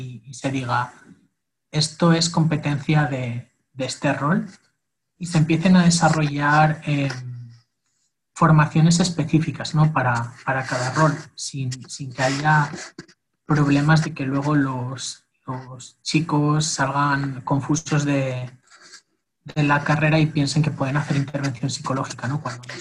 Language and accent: Spanish; Spain; yo voy a romper como español